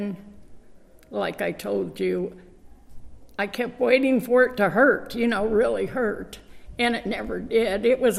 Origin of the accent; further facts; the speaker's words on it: Needles, California, United States; I was born and raised in Needles